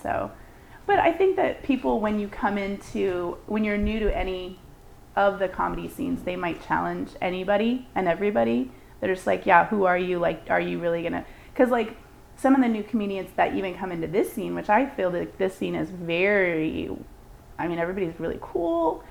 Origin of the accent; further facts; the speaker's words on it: California, United States; I'm from the Bay. Like, I started comedy in the Bay Area.